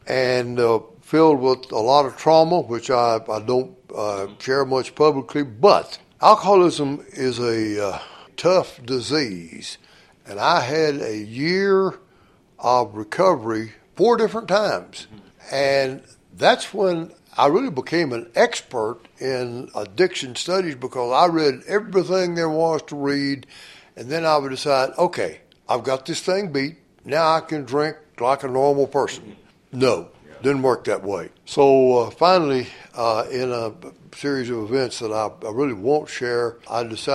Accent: Sweetwater, United States; I was born in Sweetwater. And went through high school there.

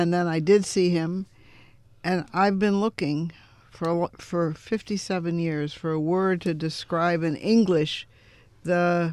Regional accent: Chicago, Illinois, United States; I was from the Middle West. I was from Chicago, Illinois. And when I got to Cornell, I think they thought I was a little odd.

